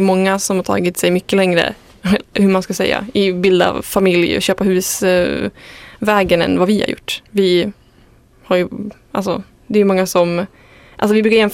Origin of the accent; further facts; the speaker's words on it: Norrland, Sweden; now in Gothenburg, Sweden; Alltså jag är ju inte från Göteborg. Jag kommer från en liten ort i södra Norrland.